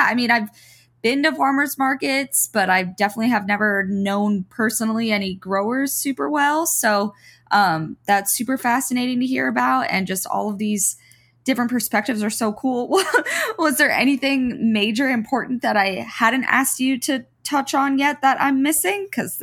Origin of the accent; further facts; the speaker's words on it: Florida, United States; But I had never, like I said, growing up in South Florida, been on farms or had anything to do with that.